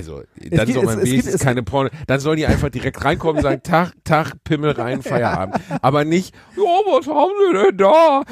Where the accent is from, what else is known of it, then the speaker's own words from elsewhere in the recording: North Rhine-Westphalia, Germany; Wir sind im Ruhrpott aufgewachsen.